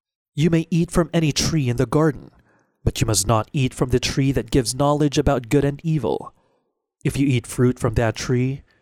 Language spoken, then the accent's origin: English; Bible Belt, United States; While growing up in America's Bible Belt, I knew that there are all varieties of forbidden fruit.